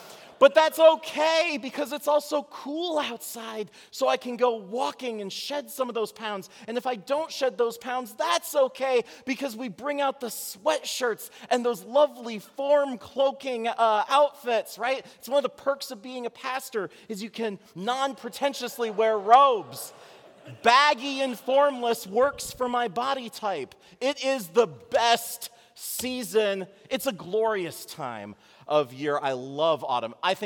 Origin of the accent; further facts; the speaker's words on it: San Jose, California, United States; I grew up in California. I moved here from California.